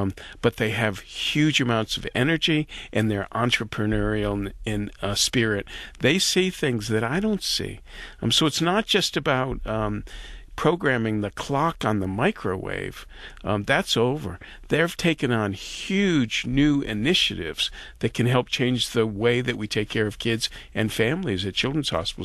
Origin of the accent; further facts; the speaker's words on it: Boston, Massachusetts, United States; also born or lived in Pittsburgh; I grew up in Boston. I went to school in Pittsburgh.